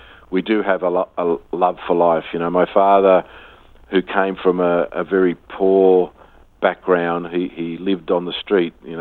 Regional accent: Melbourne, Victoria, Australia; passing on those values to us as children growing up in Melbourne

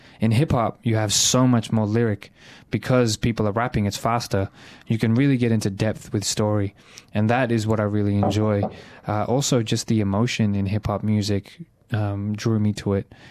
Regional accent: Australia; being born and brought up in Australia, going through school

